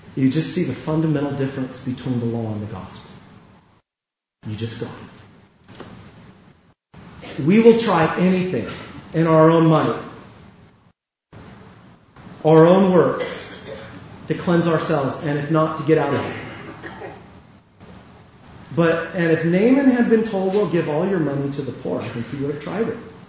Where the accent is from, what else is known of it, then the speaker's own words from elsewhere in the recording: California, United States; I grew up in the Central Valley. Did you know there's a big hole up there? It's called the Central Valley. It's not a nice place. There's a lot of cows there.